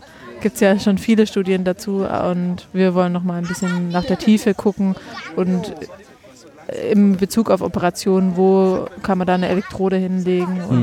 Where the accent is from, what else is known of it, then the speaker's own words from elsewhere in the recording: Stuttgart, Baden-Württemberg, Germany; now in Jena, Germany; Aus Stuttgart.